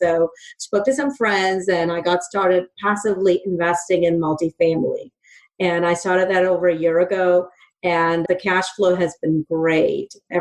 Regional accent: India; now in United States; So I grew up in India and I was fascinated by America, like everyone else, the music and all of that.

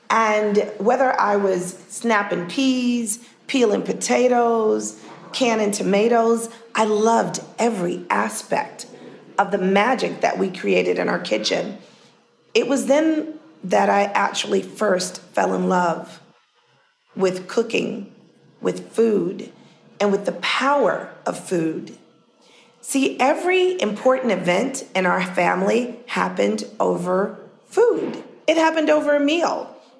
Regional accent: Harlem, New York, United States; Well, growing up in Harlem, every summer

